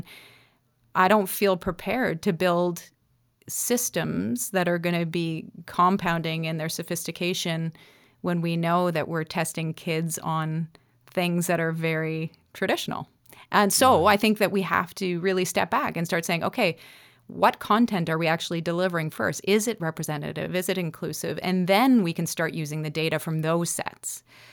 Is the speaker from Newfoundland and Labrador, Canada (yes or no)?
no; Ontario, Canada; also born or lived in Nova Scotia; I think growing up in Northern Ontario